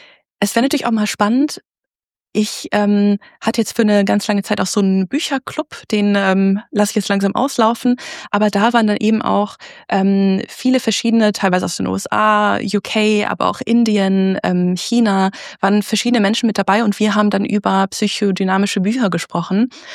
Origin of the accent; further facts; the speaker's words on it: Germany; accent: German; Also ich habe immer noch einen deutschen Akzent. So, das hört man, dass ich nicht englischsprachig aufgewachsen bin.